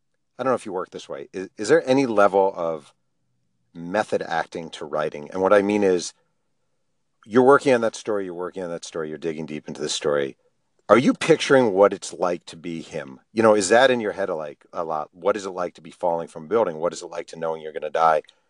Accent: New York, United States; I'm from New York, and I remember that picture vividly

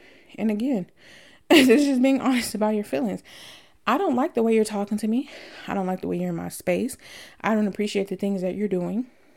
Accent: the South, United States; You know, I'm from the South. I like to have my wits about me.

